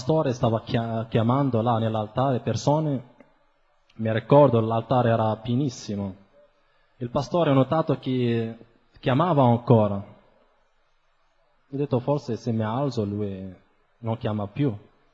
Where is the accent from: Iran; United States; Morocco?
Morocco; moved away as an adult; also born or lived in France; vengo dal Marocco. Prima ero musulmano